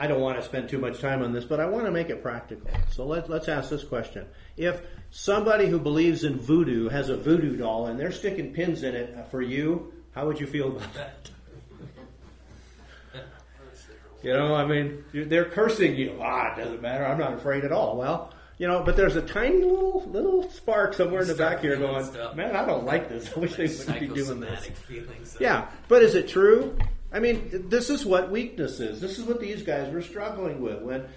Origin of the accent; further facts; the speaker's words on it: United States; And, of course, I'm from America, so what am I thinking?